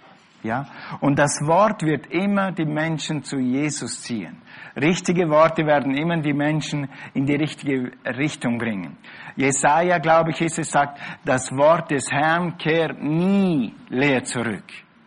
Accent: Switzerland; Bei mir war das so, wir waren ziemlich katholisch. Bei uns in der Schweiz sagt man fast stockkatholisch.

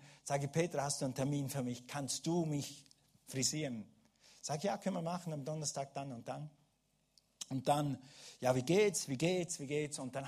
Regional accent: Switzerland; Und für mich als Schweizer zum Skifahren fit bist, okay?

